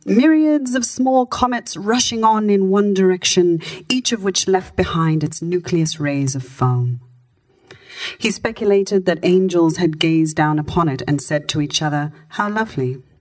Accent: Zimbabwe; accent: Zinglish; speak two Englishes. One is the accent that I'm speaking to you in now, and the other is what I call my Zinglish accent

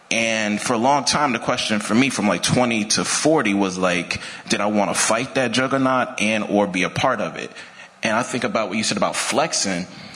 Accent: Mississippi, United States; And I'm from Mississippi.

